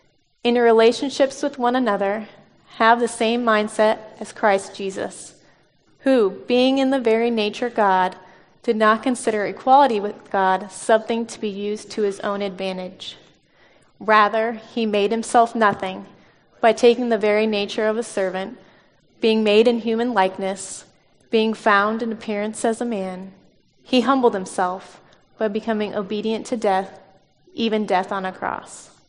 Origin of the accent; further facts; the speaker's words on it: Illinois, United States; now in Indiana, United States; I was raised in Illinois, so I'm an Illinoisan. But I am a proud resident of Indiana